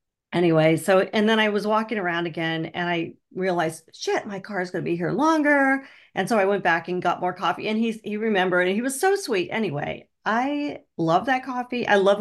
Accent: California, United States; And I'm like, I'm from the Bay Area. My car broke down and blah blah blah

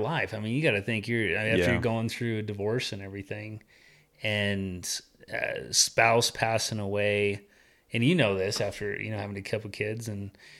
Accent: Texas, United States; born there; I was born in Texas, and then I am the youngest of four brothers.

